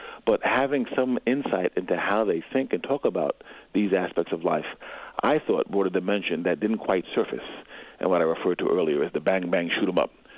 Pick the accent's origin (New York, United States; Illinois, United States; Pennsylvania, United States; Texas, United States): New York, United States; New York City; So I was born and raised in East Harlem in New York City, grew up amongst a number of struggling Black men